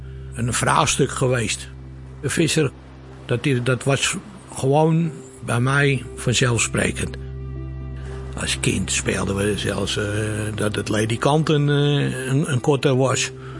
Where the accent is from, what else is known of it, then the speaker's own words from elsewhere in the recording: Texel, North Holland, Netherlands; Ik ben geboren op Texel. Naast dat schaap, dicht bij de doopsen in de kerk. En ben opgegroeid op Oost, bij de dijk.